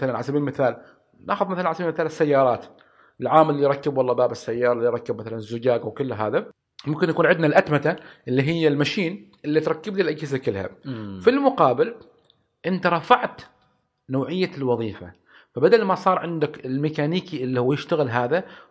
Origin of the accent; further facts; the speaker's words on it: Oman; سواء عندنا في عمان وحتى خارج البلد